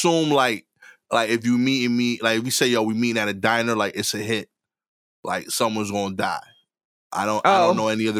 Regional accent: New York, United States; Now I will put the caveat that like as a New Yorker, like to me, like DC is the South.

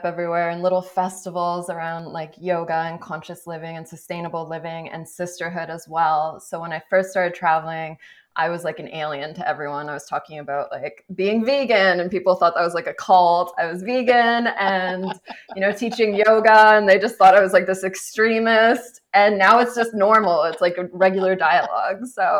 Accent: Canada; now in Los Angeles, United States; And for me, growing up in Canada and then coming to America

